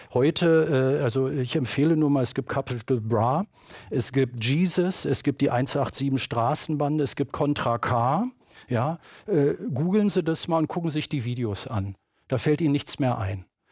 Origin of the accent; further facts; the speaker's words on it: Berlin, Germany; Also ich bin sozialisiert im Berlin der 70er. Da gab es die Alliierten und ich bin im Süden der Stadt aufgewachsen, in Zehlendorf, da waren die Amerikaner.